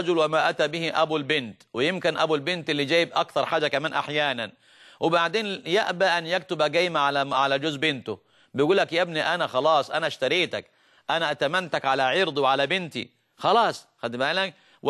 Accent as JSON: {"language": "Arabic", "country": "Egypt", "said": "الآن طبعا العرف اللي عندنا في مصر"}